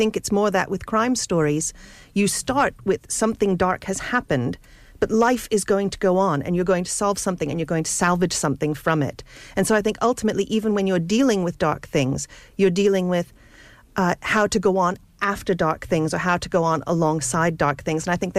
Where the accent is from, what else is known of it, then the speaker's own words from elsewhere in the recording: New Jersey, United States; That's right. I'm from New Jersey.